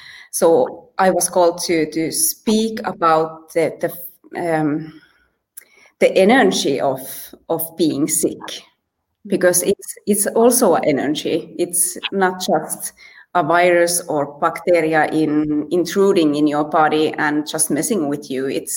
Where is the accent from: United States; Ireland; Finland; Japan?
Finland; northern Finland; I'm from Finland, and I'm born in northern Finland, but I have kind of glided downwards to the lady of Finland, and now I'm actually between Finland and Sweden in the middle of the ocean